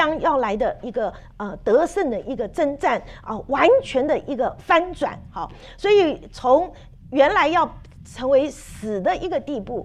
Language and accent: Chinese; China; 我们中国人